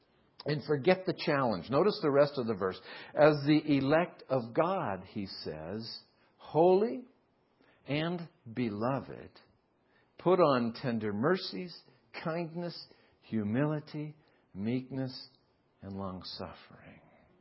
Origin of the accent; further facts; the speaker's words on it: East Coast, United States; That's a New England term. I'm from the East Coast.